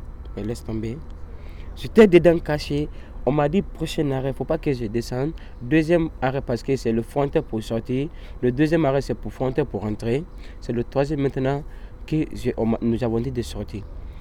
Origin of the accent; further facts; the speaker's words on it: Guinea; Je viens de Guinée-Conakry.